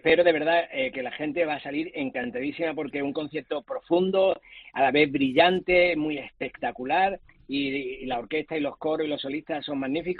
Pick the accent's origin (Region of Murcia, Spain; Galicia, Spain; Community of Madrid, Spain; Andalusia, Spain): Andalusia, Spain; Málaga; now in Seville, Spain; Yo soy malagueño, pero vivo en Sevilla.